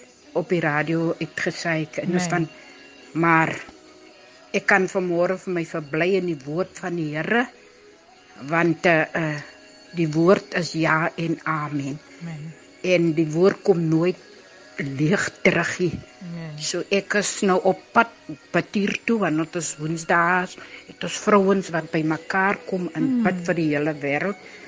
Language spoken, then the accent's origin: Afrikaans; Paarl, Western Cape, South Africa; ek is van die Perel